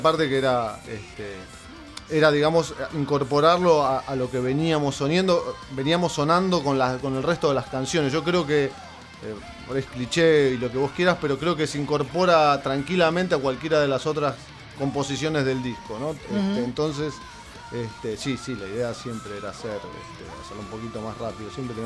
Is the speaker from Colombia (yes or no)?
no; El Palomar, Buenos Aires Province, Argentina; Yo soy del oeste, ahí en Palomar